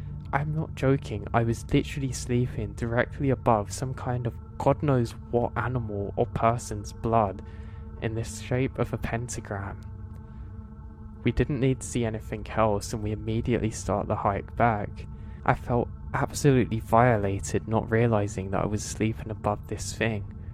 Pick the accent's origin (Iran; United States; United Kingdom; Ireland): United States; New England; I grew up in New England winters, so it didn't really make a difference for me.